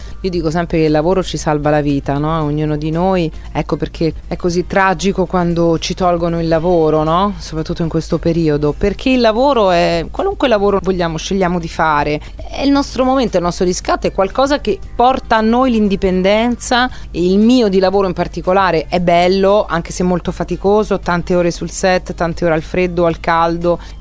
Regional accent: Rome, Lazio, Italy; da romana mi piace raccontare la sua vita, la sua poesia

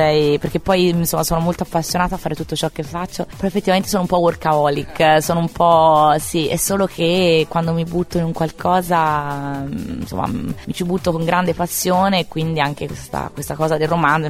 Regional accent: Campi Bisenzio, Tuscany, Italy; Io sono fiorentina, anche se sono insomma campigiana, sono di paese, quindi sono una ragazza di campagna.

